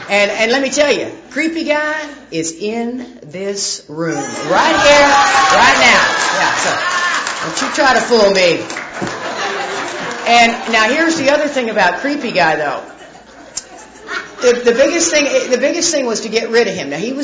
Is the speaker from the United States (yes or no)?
yes; Houston, Texas, United States; I grew up in Houston, Texas.